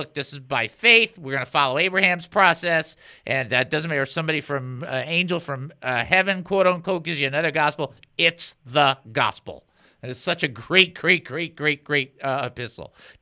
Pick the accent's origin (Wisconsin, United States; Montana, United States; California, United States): California, United States; I'm from California for 20 years.